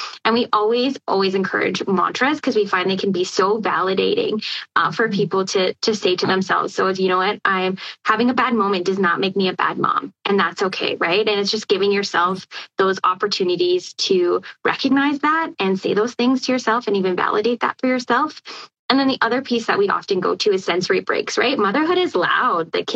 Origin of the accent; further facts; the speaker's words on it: Saskatchewan, Canada; now in Lethbridge, Canada; I'm from Saskatchewan. So we don't have any family where we're at.